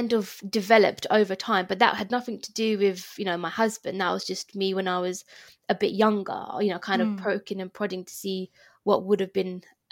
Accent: London, United Kingdom; I grew up in East London and although there's a massive Asian community there, you know, Indian community, you've got so many types of Asians as well.

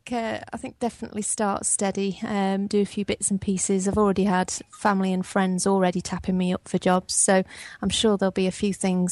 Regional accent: Eccleshall, West Midlands, United Kingdom; from Eccleshall in Staffordshire, and I'm doing the Level 2 Technical Certificate in Domestic Plumbing and Heating.

